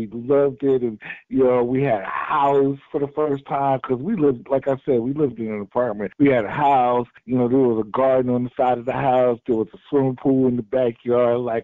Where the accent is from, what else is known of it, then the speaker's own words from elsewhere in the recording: New York City, New York, United States; I love this movie so much because it does bring back those memories of growing up in New York City.